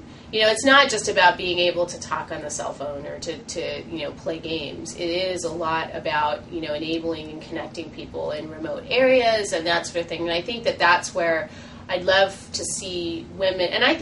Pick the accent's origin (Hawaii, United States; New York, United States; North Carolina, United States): Hawaii, United States; now in Seattle, United States; I came from Hawaii and yeah, it's a little colder, but, it's a beautiful place to live.